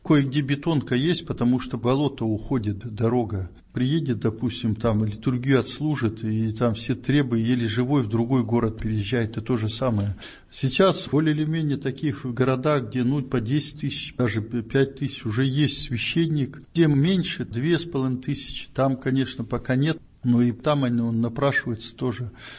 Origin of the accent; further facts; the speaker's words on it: Irkutsk, Irkutsk Oblast, Russia; also born or lived in Kazakhstan; Родился в Казахстане, но вырос в Иркутске. Кировский район, поселок Кировск. Это за Алматой, Талдыркурганская область в то время это была.